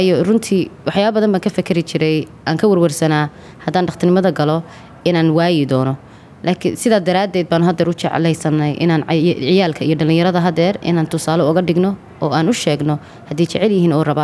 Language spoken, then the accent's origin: Somali; Leicester, East Midlands, United Kingdom; waxaan ahay reer UK, khaas ahaan magaalada Leicester. Marka magaalada waan deganahay